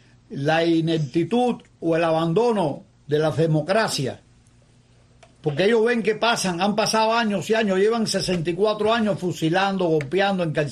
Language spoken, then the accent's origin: Spanish; Havana, Cuba; yo soy de tu barrio, yo soy de Santo Suárez